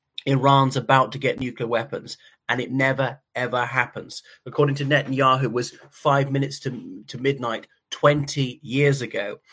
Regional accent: Ireland; from Ireland.

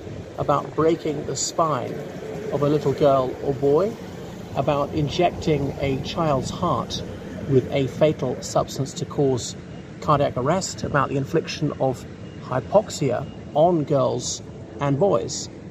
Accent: Ireland; from Ireland

